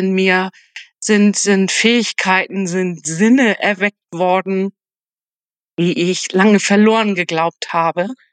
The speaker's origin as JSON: {"language": "German", "region": "Northern Germany", "country": "Germany", "tie": "born there", "said": "57 Jahre alt. Ich wohne südlich von Darmstadt. Und wie man vielleicht so ein ganz klein bisschen vom Dialekt hört, bin ich ein gebürtiges Nordlicht."}